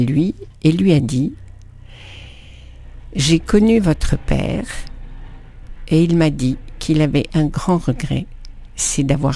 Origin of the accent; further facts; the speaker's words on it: France; born there; now in Paris, France; je suis née à Saint-Pierre-et-Miquelon, donc je connais très bien les Indiens.